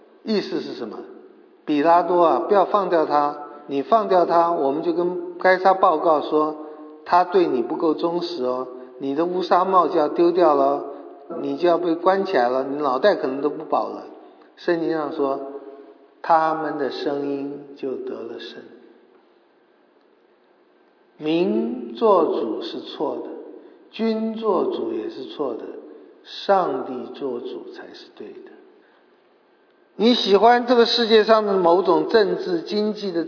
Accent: China; 这一点就是我们中国人的梦了

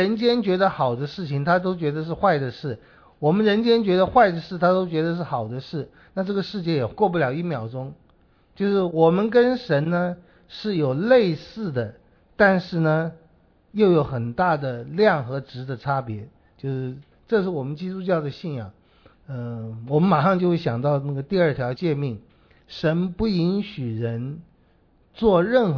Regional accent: China; 圣，我们中国人讲大而化之，之谓圣。

